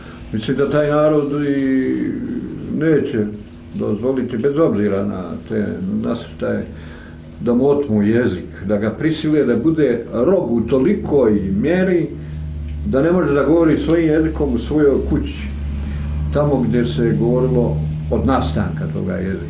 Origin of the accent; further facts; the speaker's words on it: Plužine Municipality, Montenegro; u mom zavičaju u pivi, od srpskog jezika i uopšte u Crnoj Gori.